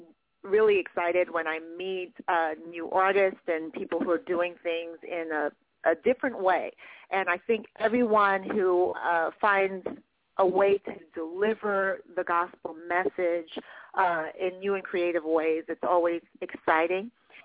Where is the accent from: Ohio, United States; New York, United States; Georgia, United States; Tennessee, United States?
New York, United States; Brooklyn; located stemming out of Brooklyn, which is my hometown borough